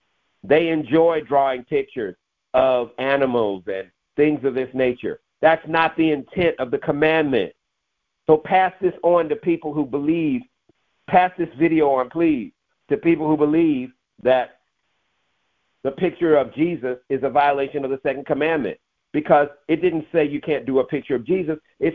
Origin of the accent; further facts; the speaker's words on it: St. Louis, Missouri, United States; And so I was about 15 years old in my hometown of St. Louis, Missouri.